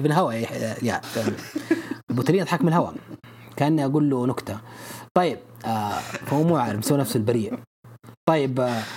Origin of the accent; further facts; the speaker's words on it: Saudi Arabia; توقع وتمنى انه يكون في صرف حقيبة عندنا في السعودية